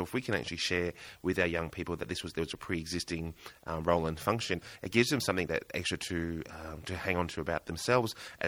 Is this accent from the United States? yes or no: no; Darwin, Northern Territory, Australia; now in Broome, Australia; it didn't come out until I actually had left my hometown of Darwin.